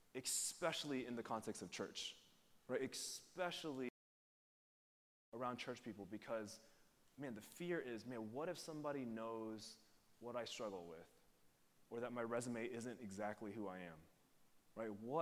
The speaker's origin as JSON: {"language": "English", "town": "Houston", "region": "Texas", "country": "United States", "tie": "born there", "said": "While I am Asian, and that is great, while I was born in Houston, which makes me Houstonian, which is awesome, right?"}